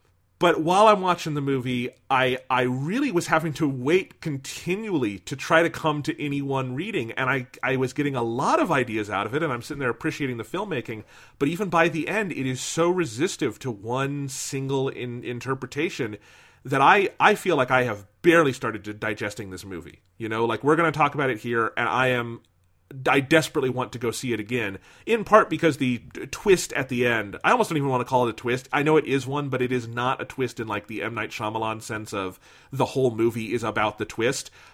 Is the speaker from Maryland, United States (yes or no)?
no; Denver, Colorado, United States; Like, because we're both from Denver